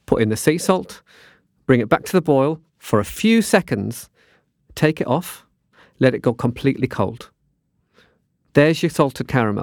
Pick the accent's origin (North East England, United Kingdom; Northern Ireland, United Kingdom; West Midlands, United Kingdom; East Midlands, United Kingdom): North East England, United Kingdom; Durham; also born or lived in Yorkshire; Because I'm a Yorkshire lad who grew up in Durham.